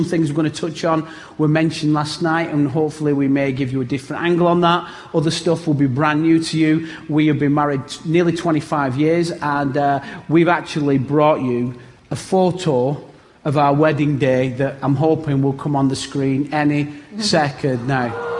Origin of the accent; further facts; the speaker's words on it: England, United Kingdom; I'm an Englishman abroad, right?